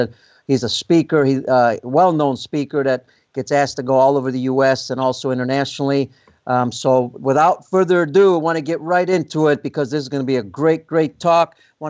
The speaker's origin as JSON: {"language": "English", "town": "Chicago", "region": "Illinois", "country": "United States", "said": "Of course, I'm biased being from Chicago and having a paisano on the show, another Italian, that makes me even more proud."}